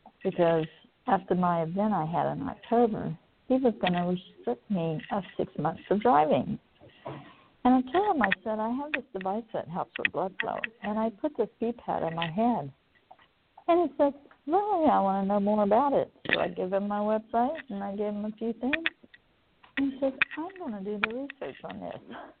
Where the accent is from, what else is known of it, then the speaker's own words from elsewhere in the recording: Oklahoma City, Oklahoma, United States; I'm from Oklahoma City.